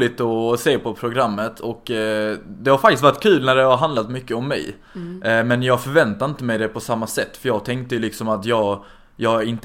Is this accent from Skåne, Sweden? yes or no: yes; Helsingborg, Skåne, Sweden; accent: Skåne; also born or lived in Stockholm; Och jag är född i Stockholm. Och jag är uppvuxen där de första 10 åren. Och sen så flyttade vi till Helsingborg. Så min ungdomsuppväxt har varit i Helsingborg och det är där jag kommer från liksom.